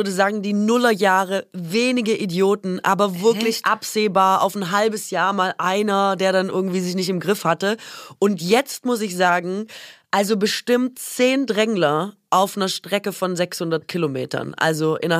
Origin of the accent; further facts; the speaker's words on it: Baden-Württemberg, Germany; Okay, also ich komme ja aus Baden-Württemberg.